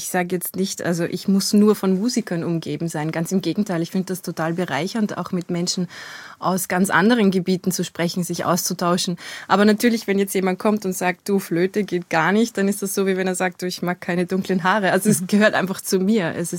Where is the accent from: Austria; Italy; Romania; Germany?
Austria; Upper Austria; Ich bin Oberösterreicher.